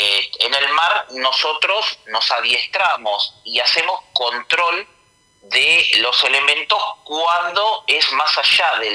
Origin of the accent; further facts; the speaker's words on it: Mar del Plata, Buenos Aires Province, Argentina; born there; Yo soy nacido en Mar del Plata, uh-huh. siempre me tocó ver el mar